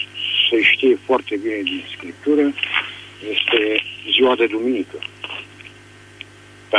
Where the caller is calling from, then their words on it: Bucharest, Romania; Din București